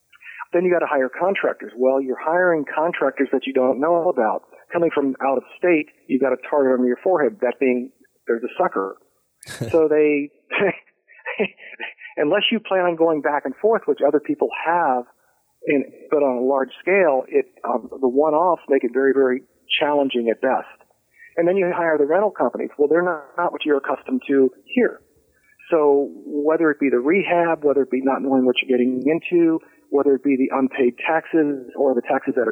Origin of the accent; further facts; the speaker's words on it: Bridgetown, Ohio, United States; Like Joe and you are in Cincinnati and I grew up in Bridgetown, if you know where that is.